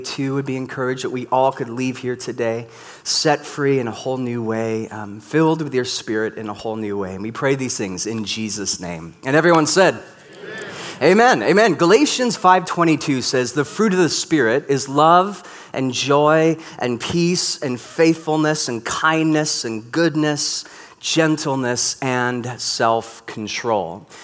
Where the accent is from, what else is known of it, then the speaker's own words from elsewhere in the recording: England, United Kingdom; born there; Now, I was born in England